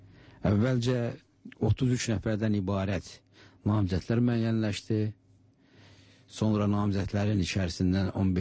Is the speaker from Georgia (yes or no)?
yes; Fahraga, Kvemo Kartli, Georgia; moved away as an adult; also born or lived in Baku / Moscow; Mən əslən Gürcüstanlıyam. Bolnis rayonunun Fahrağa kəndində doğulmuşam. Uşaqlığım o kənddə keçib.